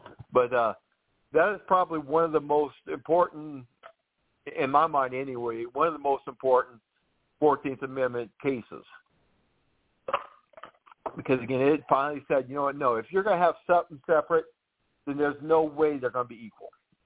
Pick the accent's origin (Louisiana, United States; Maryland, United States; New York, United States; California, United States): Louisiana, United States; And in this case, my home state, Louisiana, passed a law requiring black and white residents to ride separate but equal train cars.